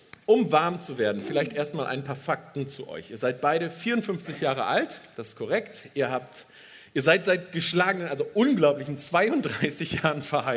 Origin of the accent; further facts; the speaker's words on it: Lower Saxony, Germany; Das ist ja auch irgendwie Berge, für mich als Ostfriese.